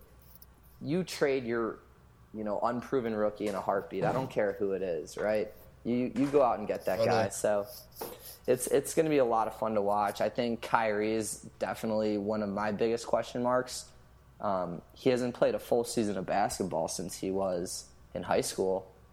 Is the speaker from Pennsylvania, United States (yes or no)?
no; Cleveland, Ohio, United States; I'm from Cleveland. I love it. My family's there. My friends are there.